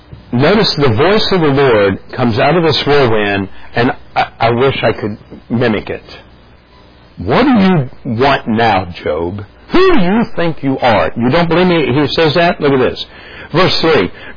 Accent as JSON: {"language": "English", "region": "East Coast", "country": "United States", "tie": "born or raised there", "said": "I grew up in the East Coast."}